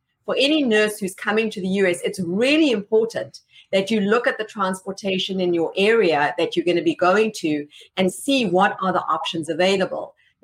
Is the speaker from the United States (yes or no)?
no; South Africa; moved away; I actually did that when I came from South Africa. Yeah, I had my South African driver's license.